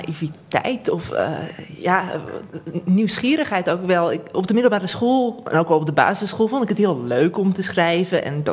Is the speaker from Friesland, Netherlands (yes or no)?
no; Heemstede, North Holland, Netherlands; Ik ben opgegroeid in Heemstede.